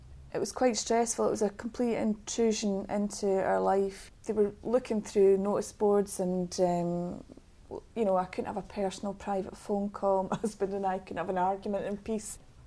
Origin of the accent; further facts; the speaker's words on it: Bathgate, Scotland, United Kingdom; I'm from Bathgate in Scotland.